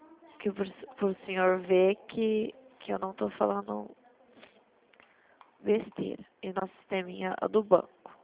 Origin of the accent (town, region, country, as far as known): Dracena, São Paulo, Brazil